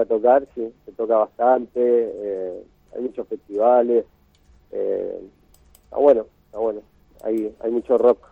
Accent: Resistencia, Chaco, Argentina; Somos de Resistencia, sí, nacimos acá

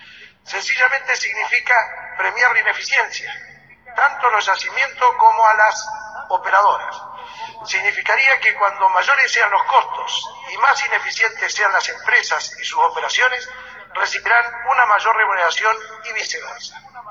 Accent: Neuquén, Argentina; Y somos los neuquinos los más perjudicados por ello como principal provincia productora de gas natural.

